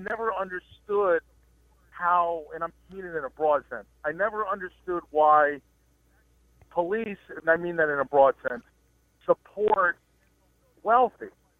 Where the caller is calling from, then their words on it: Babylon, New York, United States; I'm on Osher Parkway now in Babylon.